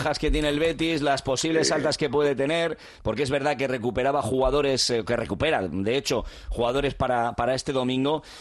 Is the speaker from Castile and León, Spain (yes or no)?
yes; Soria, Castile and León, Spain; Soy un soriano